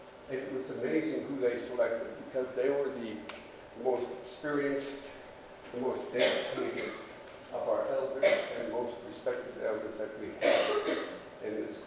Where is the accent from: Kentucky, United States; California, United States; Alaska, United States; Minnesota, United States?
Alaska, United States; Nelson Island; born there; when I was born on Nelson Island, there were like 10 of us that were born that year